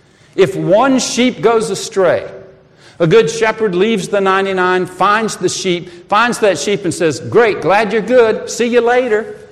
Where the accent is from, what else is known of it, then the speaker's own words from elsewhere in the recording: the South, United States; Now, I grew up in the South, and we got some little help. We say y'all.